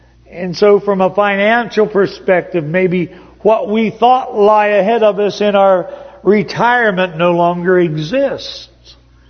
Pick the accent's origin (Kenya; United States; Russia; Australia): United States; Upper Ohio Valley; I grew up in the Upper Ohio Valley, as most all of you know, and there was a state route. There is a state route 7 that runs, now it runs past my hometown.